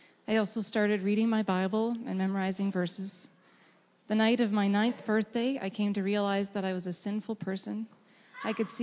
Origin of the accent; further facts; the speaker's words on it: Dauphin, Manitoba, Canada; born there; I was born in Dauphin, Manitoba. I was baptized as a baby, the firstborn child of my parents. I grew up attending church.